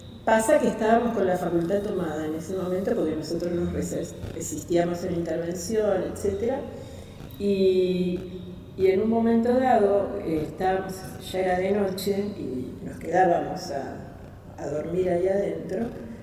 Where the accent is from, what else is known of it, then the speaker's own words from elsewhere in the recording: Buenos Aires, Argentina; Nací y viví mucho tiempo en Barrio Norte, Las Heras y Ayacucho.